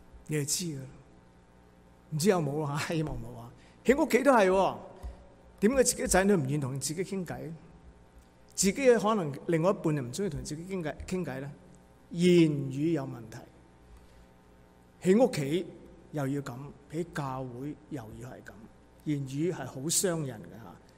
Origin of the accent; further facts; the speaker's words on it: Guangdong, China; 鼻咽癌、啊、我们广东人、啊、但是在北方人就吃很多腌制的东西